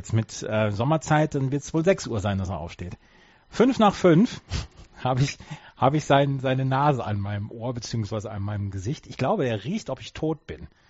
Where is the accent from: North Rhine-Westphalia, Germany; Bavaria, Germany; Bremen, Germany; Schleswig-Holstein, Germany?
North Rhine-Westphalia, Germany; bei uns in Ostwestfalen sagt man Tucht.